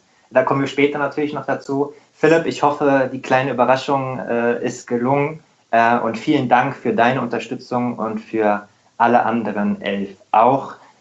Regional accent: Hesse, Germany; Ich bin auch Hesse. Ich komme aus dem Rheingau bei Wiesbaden.

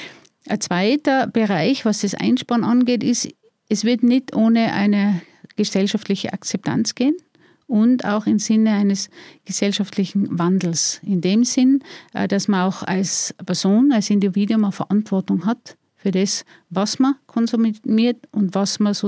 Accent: Tyrol, Austria

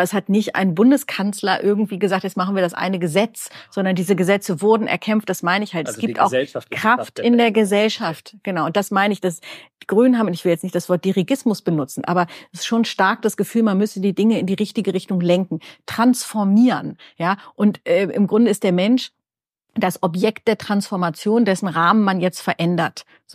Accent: western Germany, Germany; Das, glaube ich, muss man einfach vorab mal sagen als Westdeutscher.

